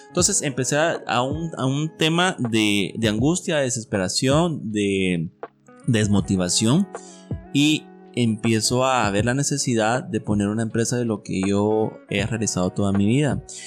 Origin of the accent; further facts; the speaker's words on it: Guatemala; Entonces yo dije, no, pero si somos guatemaltecos